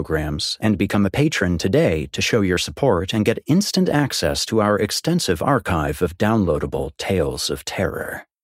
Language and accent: English; California, United States; Even though I'm broadcasting from Western New York, where the buffalo wings and garbage plates are local treasures, I grew up smack dab in the middle of California, where the Mexican cuisine was plentiful.